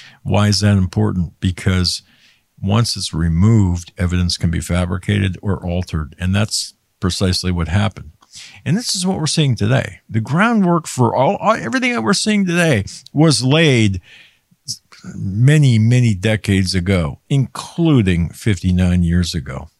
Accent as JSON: {"language": "English", "town": "Erie", "region": "Pennsylvania", "country": "United States", "tie": "born or raised there", "said": "the assassination has ties to my hometown of Erie, Pennsylvania."}